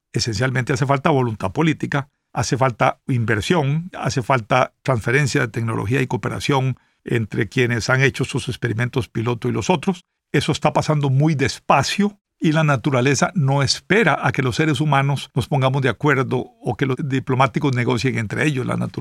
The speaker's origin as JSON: {"language": "Spanish", "country": "Costa Rica", "said": "Conozco ejemplos de producción, digamos, en mi país, Costa Rica, de café CO2 neutral en las montañas de Dota"}